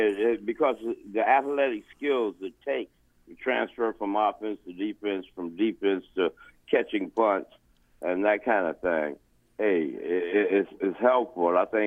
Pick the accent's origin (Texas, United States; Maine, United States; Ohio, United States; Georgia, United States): Georgia, United States; Savannah; Man, you know, a different world, really. You know, neighborhoods you could go down, leave your door open, and not worry.